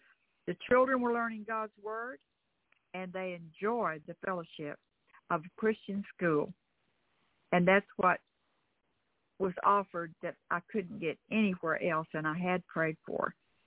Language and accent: English; the South, United States; because I was young and I was from the South, it seemed like I became a target.